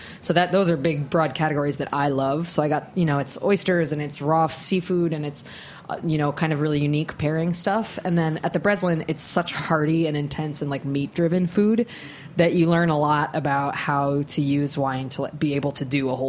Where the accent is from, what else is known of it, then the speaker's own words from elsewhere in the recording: East Coast, United States; But, you know, I was raised in the East Coast, and I'm kind of a loud mouth